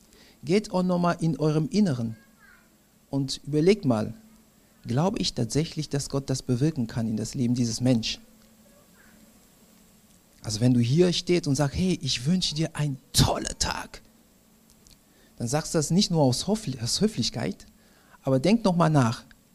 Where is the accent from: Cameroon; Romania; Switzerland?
Cameroon; Wir waren in Kamerun, ich komme aus Kamerun übrigens